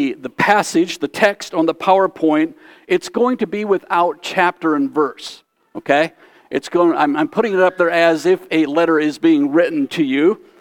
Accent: United States; first language Pennsylvania Dutch; English is a second language; You know, my mother tongue is Pennsylvania Dutch, and so there's just some Pennsylvania Dutch words that can't be explained in English.

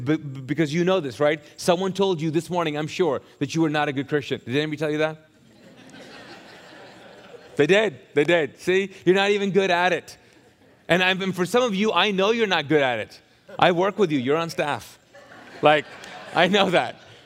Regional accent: Kuwait; I'm from the Middle East, and so I grew up there, and so most of my teenage years were in Kuwait

